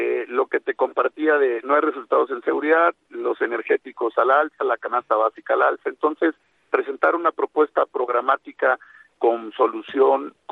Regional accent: Mexico; antes de ser panistas, priistas o periodistas, somos mexicanos.

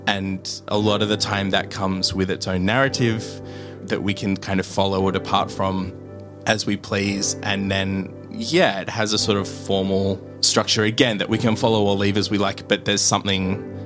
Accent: Wollongong, New South Wales, Australia; now in Sydney, Australia; I live and work on Gadigal Bidjigal land. I grew up on Dharawal land in Wollongong

